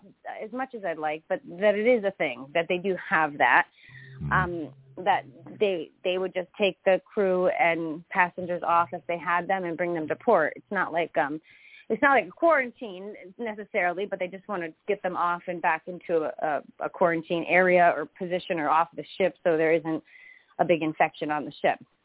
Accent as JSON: {"language": "English", "country": "Canada", "said": "because I'm also Canadian"}